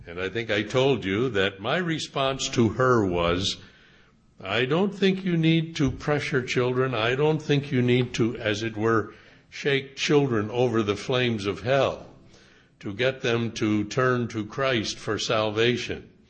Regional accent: Midwest, United States; I'm a Midwesterner, you know, and I've lived here all my life

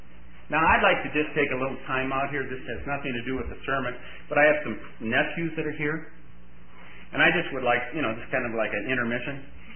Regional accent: Detroit, Michigan, United States; And, you know, I'm from Detroit, and, you know, that's kind of soul music and soul town

